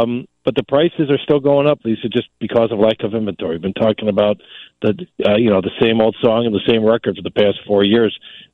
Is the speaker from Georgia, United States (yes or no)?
no; Des Plaines, Illinois, United States; I grew up in Des Plaines, went to Maney's High School, was in and out of those homes in Niles every single week or weekend.